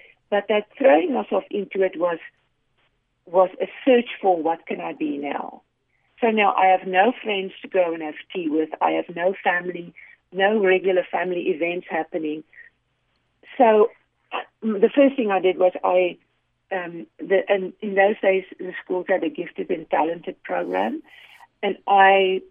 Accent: South Africa; moved away as an adult; my husband and I emigrated from South Africa when we were in our mid-30s. And you know, growing up in a country and being with a community who loves you and so on

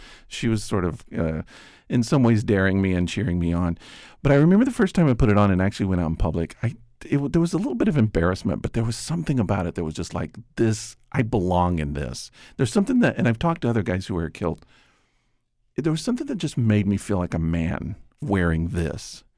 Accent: Tennessee, United States; I grew up in East Tennessee, which is pretty heavy Scots-Irish influence.

